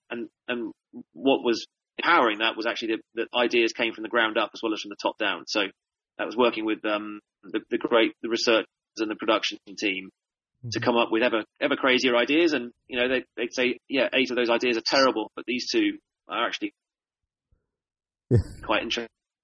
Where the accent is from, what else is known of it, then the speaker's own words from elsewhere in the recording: California, United States; I grew up in California, and when Star Wars was first came out